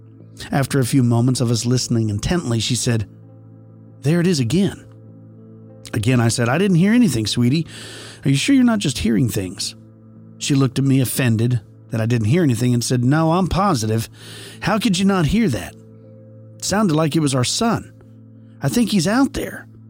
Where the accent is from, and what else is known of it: Oregon, United States; born or raised there; also born or lived in Las Vegas